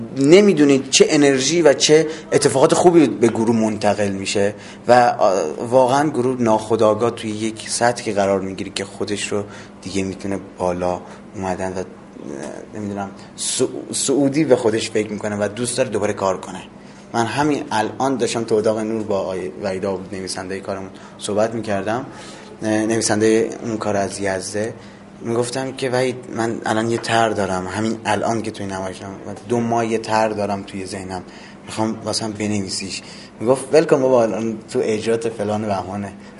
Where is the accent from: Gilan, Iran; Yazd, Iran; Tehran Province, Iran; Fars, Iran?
Yazd, Iran; accent: Yazdi; also born or lived in Khuzestan; من اصیلا خوزستانیم، بوشهریو ما اونو عوضیه، ولی حالا نگید کلاس گذاشته تو اینا یزدی گف میزنم چون تو یزد بزرگ شدم.